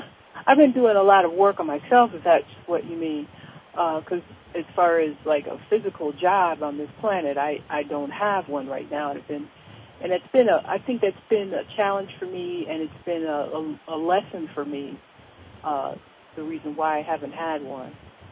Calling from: Indiana, United States; I'm calling from Indiana.

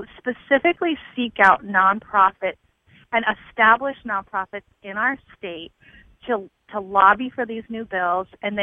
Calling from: Maine, United States; I am calling from Maine, actually.

